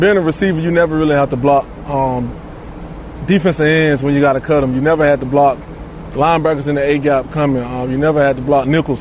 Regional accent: Phenix City, Alabama, United States; Phoenix City, Alabama, right next to Columbus, Georgia.

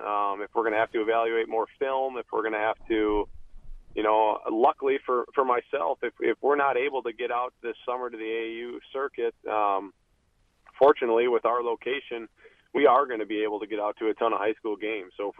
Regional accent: North Branch, Minnesota, United States; And I'm from the Twin Cities area. I grew up in North Branch, Minnesota.

